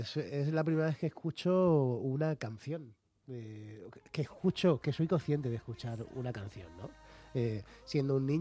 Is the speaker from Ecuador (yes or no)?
no; Molina de Segura, Region of Murcia, Spain; alguien en mi pueblo, en Molina, empezó a recopilar esas recetas y a pasármelas.